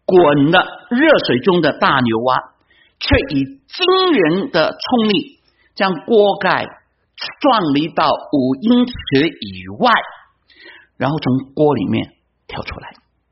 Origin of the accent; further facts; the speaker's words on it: China; 听起来好像我们中国人所提倡的中庸之道，对吗？